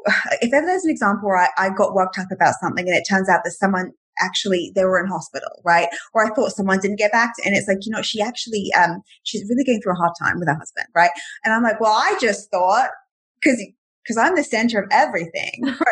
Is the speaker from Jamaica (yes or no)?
no; England, United Kingdom; and I'm from England, right?